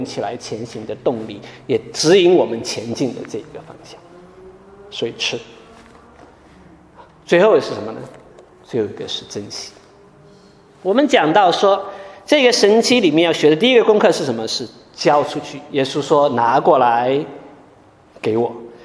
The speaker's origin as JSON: {"language": "Chinese", "country": "China", "said": "我们中国人经常讲说身在福中不知福"}